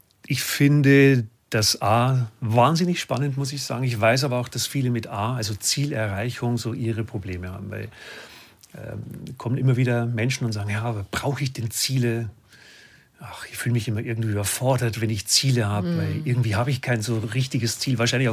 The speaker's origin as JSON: {"language": "German", "region": "Bavaria", "country": "Germany", "said": "Ich komme ja aus Bayern"}